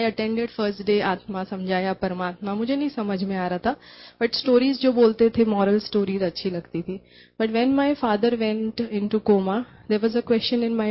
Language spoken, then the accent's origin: Hindi; Mumbai, Maharashtra, India; मैं वैसे मुंबई से हूँ